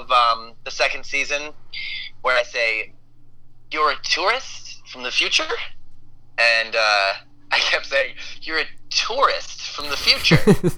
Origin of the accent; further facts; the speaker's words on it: Manhattan, New York, United States; And I grew up in Manhattan, and as you can tell, I don't really have an accent because I actually went to a speech pathologist when I was a kid.